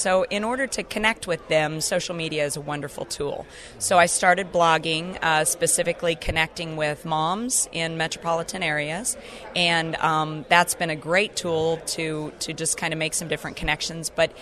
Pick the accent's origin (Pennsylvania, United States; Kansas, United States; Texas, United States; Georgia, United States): Kansas, United States; White City; Well, I'm from White City, Kansas, and I run a cattle ranch there